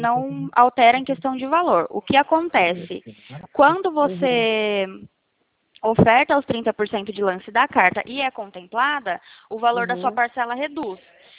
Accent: Sumaré, São Paulo, Brazil; Eu sou aqui da cidade de Sumaré, interior de São Paulo.

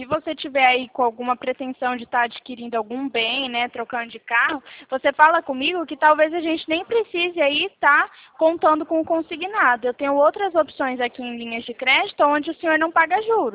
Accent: Presidente Prudente, São Paulo, Brazil; eu sou aqui de Presidente Prudente

